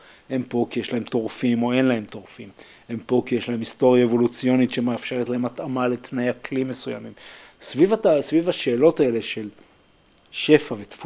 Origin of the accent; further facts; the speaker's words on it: Jerusalem, Jerusalem District, Israel; אני הרי גדלתי בירושלים.